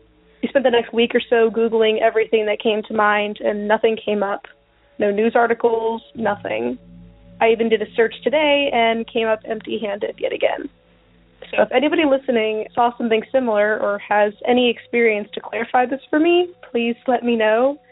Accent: Texas, United States; I'm from Texas.

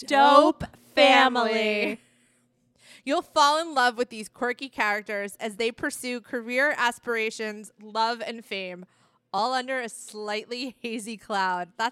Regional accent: Philadelphia, Pennsylvania, United States; Okay, Philly girls have to stick together.

